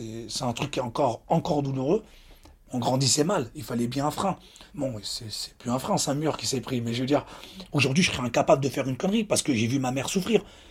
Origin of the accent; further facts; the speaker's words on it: France; je suis né de parents immigrés, d'accord? Mes parents sont immigrés vers la France. Ok, je suis né en France, donc moi, pour moi, je suis français. J'ai grandi avec des Français, j'ai étudié dans l'école française. J'ai appris la langue arabe à l'âge de 20 ans, voire 21 ans.